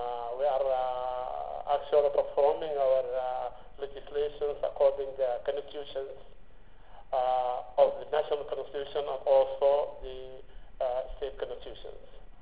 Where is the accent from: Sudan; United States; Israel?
Sudan; Darfur; As you know, we are from Sudan.